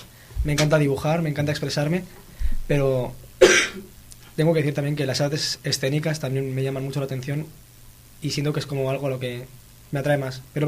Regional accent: Basque Country, Spain; now in Guriezo, Spain; Yo de País Vasco.

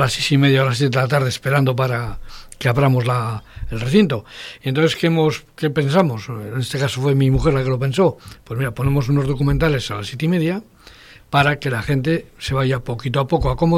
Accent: Spain; para mí yo soy español, ¿vale? Y castellano.

